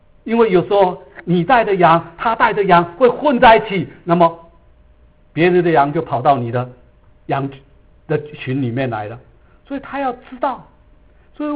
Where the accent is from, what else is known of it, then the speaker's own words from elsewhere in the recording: China; now in United States; 就好比今天我们在美国，我们中国人的父母也认定，如果我的孩子不是当医生，不是当律师，不是当会计师